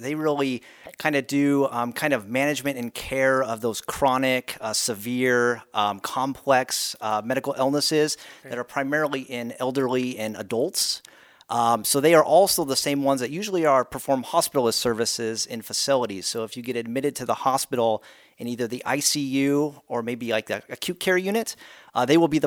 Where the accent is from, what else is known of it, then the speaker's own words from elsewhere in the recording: Spokane, Washington, United States; But originally from that, I was born and raised in Spokane.